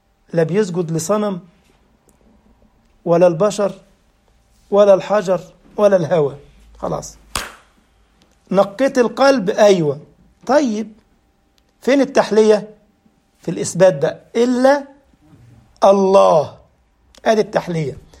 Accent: Egypt; إحنا عندنا في مصر حاجة اسمها البلاص.

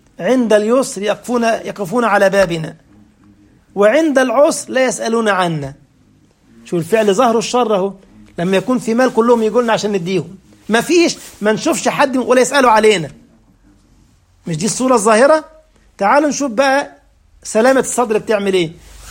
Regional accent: Egypt; moved away; عارفين احنا القفة دي عندنا في مصر ممكن يقتل بسببها، عندنا عار ان حد يتضرب على ايه

